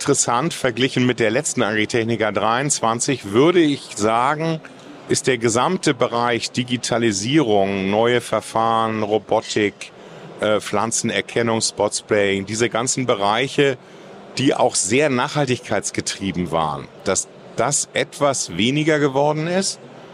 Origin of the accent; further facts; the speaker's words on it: Schleswig-Holstein, Germany; now in Mecklenburg-Vorpommern, Germany; Ich bin geboren in Schleswig-Holstein, da aufgewachsen, da studiert